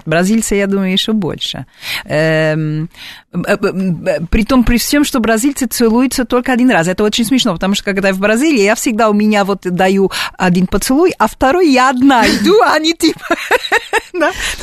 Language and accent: Russian; Russia; also born or lived in Portugal; Я когда отсюда уехала из России